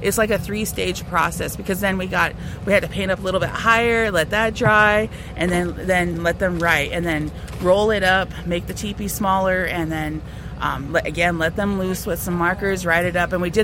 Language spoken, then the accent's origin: English; Standing Rock, North Dakota, United States; But as an individual, I'm from Standing Rock.